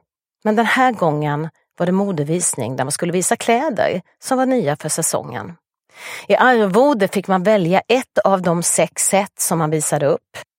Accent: Hommantorp, Småland, Sweden; jag växte upp i Hommantorp. En bruksort i de småländska skogarna.

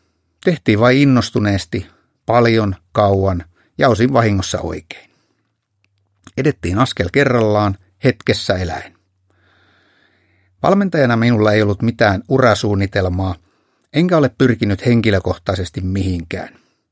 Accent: Kajaani, Kainuu, Finland; also born or lived in Piikkiö; Lapsuus ja nuoruus Kajaanissa ja Piikkiössä. … Synnyin Kajaanissa 1965.

